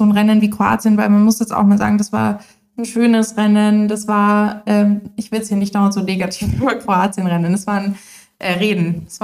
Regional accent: Munich, Bavaria, Germany; als Münchner Madel mit Asphalt unter den Füßen und nicht mit Bergen

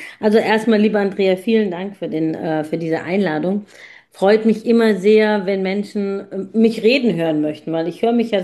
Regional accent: Germany; born there; nach Italien, da komme ich nämlich ursprünglich her, also meine Eltern, ich bin in Deutschland geboren.

